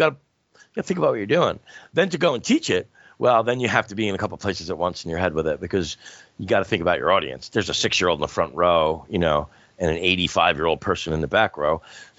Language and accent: English; Philadelphia, Pennsylvania, United States; So I kind of had a private education, but it was in the heart of Philadelphia.